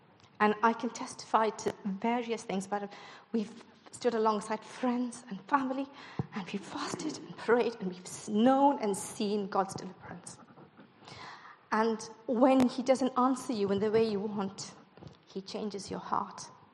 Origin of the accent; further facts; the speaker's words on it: India; I grew up in India, and I suppose the demonic is more visible.